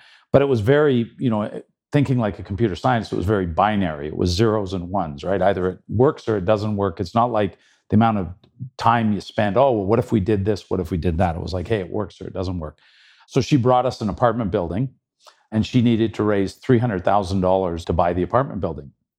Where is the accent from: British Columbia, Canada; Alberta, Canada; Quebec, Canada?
Alberta, Canada; Calgary; Born and raised in Calgary. Went to the University of Calgary